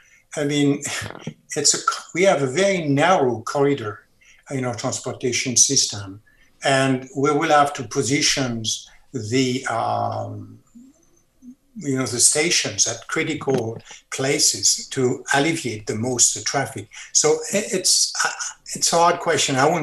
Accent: France; accent: French; English is a second language; Well, you know, you can tell by my accent, I'm French.

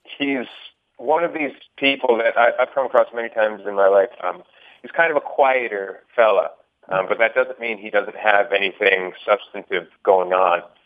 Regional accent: White Earth, Minnesota, United States; also born or lived in Canada; But I was born in Canada, but I grew up mostly in White Earth, I would say.

